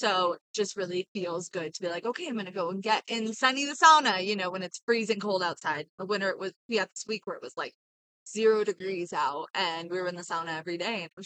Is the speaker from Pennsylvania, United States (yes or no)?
no; Hawaii, United States; I grew up in Hawaii originally, and I was having a really hard time with like not being able to swim.